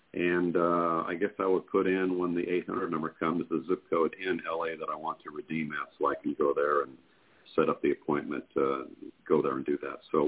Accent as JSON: {"language": "English", "town": "Los Angeles", "region": "California", "country": "United States", "tie": "born or raised there", "lives_now": "New Mexico, United States", "said": "I want to go back to my hometown, well, city, Los Angeles, California."}